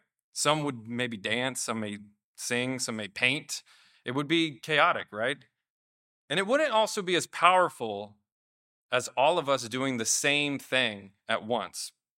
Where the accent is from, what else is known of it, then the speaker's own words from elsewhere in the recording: Columbus, Ohio, United States; I'm from Ohio. I grew up in Columbus, Ohio.